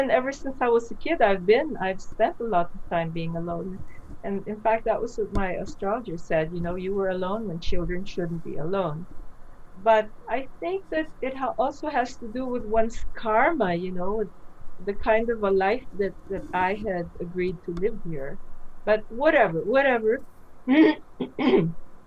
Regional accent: Philippines; But I'm Filipino, and that makes a difference, because Filipinos are very irrational.

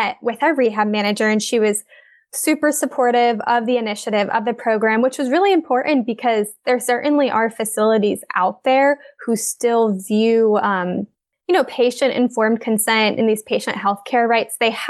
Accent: Columbus, Ohio, United States; I'm a speech pathologist. Born and raised in Columbus, Ohio, and I now work in Columbus for a large hospital system.

